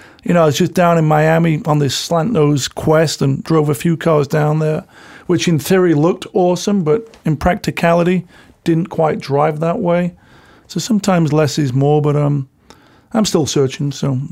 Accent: Sheffield, Yorkshire and the Humber, United Kingdom; drive a Porsche in my hometown of Sheffield

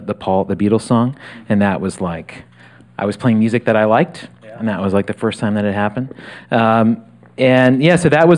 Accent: Blacksburg, Virginia, United States; I'm from outside of Blacksburg, Virginia, which is Southwest Virginia, Appalachia.

